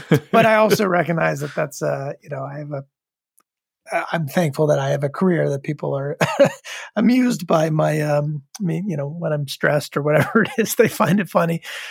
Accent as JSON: {"language": "English", "region": "Rhode Island", "country": "United States", "tie": "born or raised there", "said": "You know, I was growing up in Rhode Island and I didn't know anyone who did that."}